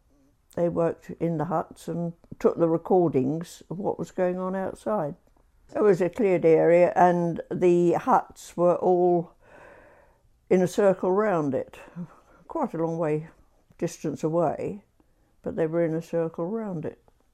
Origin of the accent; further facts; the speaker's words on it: London, United Kingdom; born there; I was born in London. 24th of December 1926.